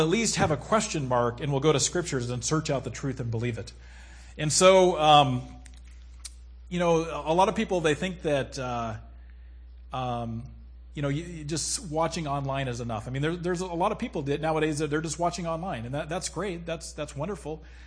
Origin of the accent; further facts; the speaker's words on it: United States; I mean, you know, I grew up in America